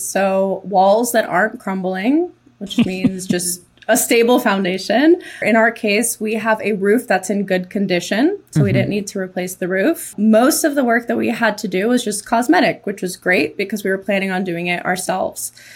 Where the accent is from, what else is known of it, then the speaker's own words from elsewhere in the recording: Seattle, Washington, United States; born there; We were both born in Seattle.